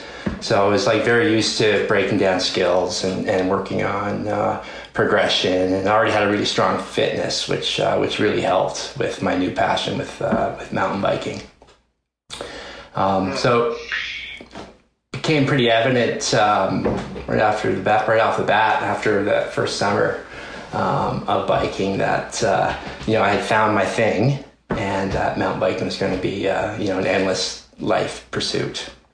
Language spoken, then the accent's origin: English; Newfoundland and Labrador, Canada; moved away; also born or lived in Alberta; So I grew up in Newfoundland, where the mountain biking scene was very late to blossom.